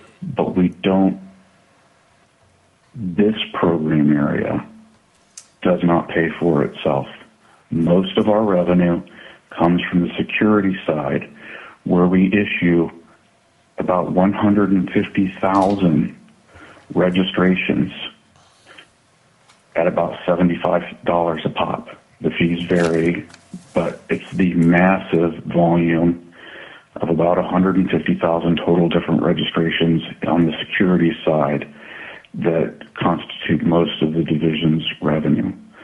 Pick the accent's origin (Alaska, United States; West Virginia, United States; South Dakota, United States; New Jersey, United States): Alaska, United States; Anchorage; in my hometown of Anchorage, you drive down Northern Lights and you see signs for bookkeeping and payroll.